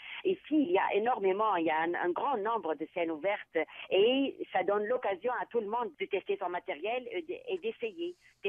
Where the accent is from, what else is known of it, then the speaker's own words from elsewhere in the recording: Tunisia; moved away; Quand j'ai quitté la Tunisie, durant les années 90, les signes religieux et donc le voile étaient interdits dans tous les établissements publics en Tunisie.